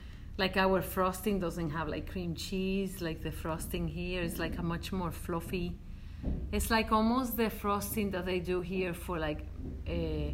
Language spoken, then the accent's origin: English; Dominican Republic; In the Dominican Republic.